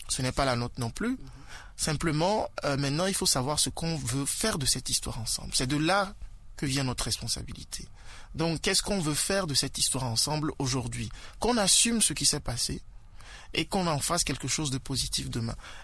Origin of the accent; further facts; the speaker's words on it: Lubumbashi, Haut-Katanga, DR Congo; Je suis né à Lubumbashi, j'y ai grandi, j'ai encore la nostalgie, je veux y retourner, mais j'ai du mal.